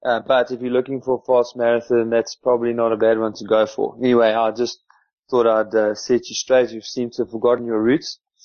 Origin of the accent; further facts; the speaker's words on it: Welkom, Free State, South Africa; You know, we grew up just outside Welkom